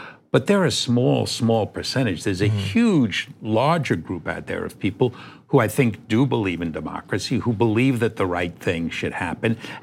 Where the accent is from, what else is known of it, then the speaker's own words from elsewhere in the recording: New York, United States; I'm a New Yorker. I'm cynical by birth and upbringing.